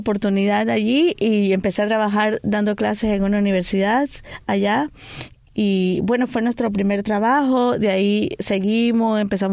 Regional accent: Remedios, Villa Clara, Cuba; born there; moved away as an adult; also born or lived in Ecuador; Nací en Remedios.

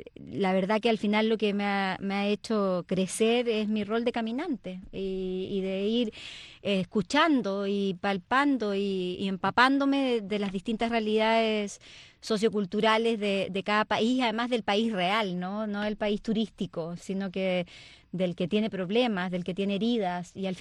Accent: Chile; Yo tengo la experiencia de trabajar muchos años en Argentina como chilena

